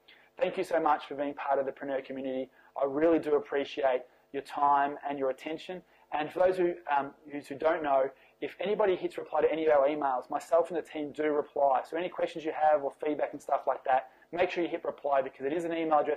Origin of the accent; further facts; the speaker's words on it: Australia; but being an Australian, I don't even fall into that banner.